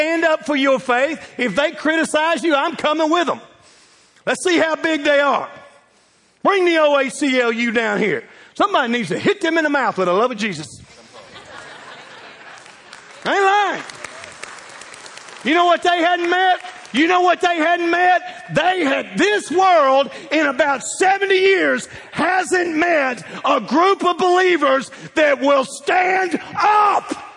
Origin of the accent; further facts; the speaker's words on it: Bowling Green, Kentucky, United States; Where are you from? Bowling Green, Kentucky. I say it like I mean it too, Kentucky.